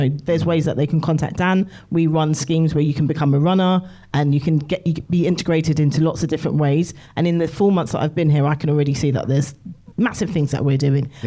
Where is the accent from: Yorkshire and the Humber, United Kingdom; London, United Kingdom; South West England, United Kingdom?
London, United Kingdom; I grew up in London